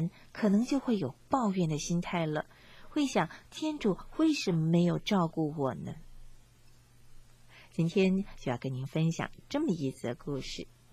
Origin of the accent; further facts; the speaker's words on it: China; 我想这也正是我们中国人所常说的那句俗谚：尽其在我，成事